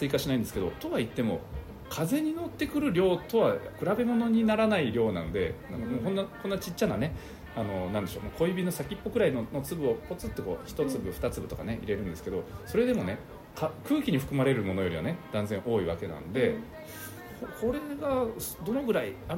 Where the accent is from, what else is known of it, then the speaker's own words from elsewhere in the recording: Nagasaki, Japan; 私あの島原半島の方出身なんで